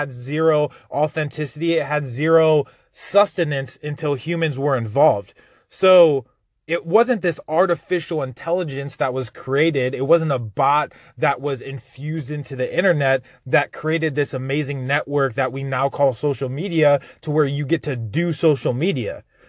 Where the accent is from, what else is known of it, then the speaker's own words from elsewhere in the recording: Buffalo, New York, United States; born there; which is near and dear to my heart because I was born in Buffalo.